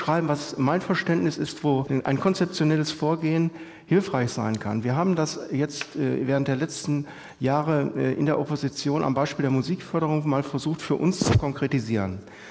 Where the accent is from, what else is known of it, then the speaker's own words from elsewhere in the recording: Moers, North Rhine-Westphalia, Germany; ich komme aus Moers, war dort Kulturdezernent